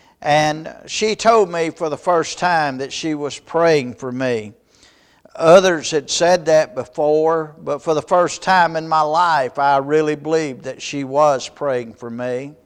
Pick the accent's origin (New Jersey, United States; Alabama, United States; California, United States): Alabama, United States; At the age of 11, growing up in Alabama in the Bible Belt, I attended a church on a Sunday morning